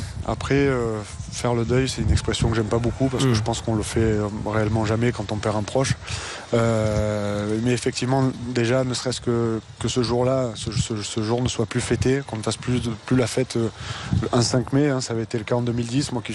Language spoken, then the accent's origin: French; Marseille, Provence-Alpes-Côte d'Azur, France; en tant que Marseillais, supporter de l'OM